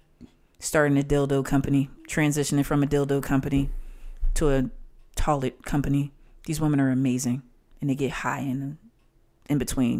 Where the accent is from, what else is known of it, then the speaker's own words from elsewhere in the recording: Philadelphia, Pennsylvania, United States; No, I grew up in South Philadelphia.